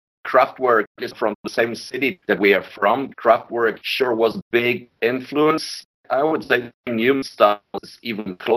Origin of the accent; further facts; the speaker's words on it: Germany; Absolutely.